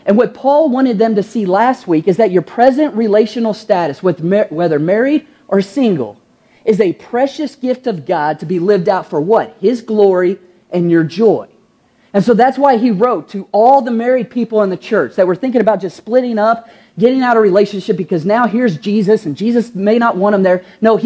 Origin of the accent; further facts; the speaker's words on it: Kentucky, United States; You see, growing up in Kentucky, one of the things I had to learn, it's almost a requirement if you play in Kentucky or grow in Kentucky or grow up in Kentucky, is play basketball.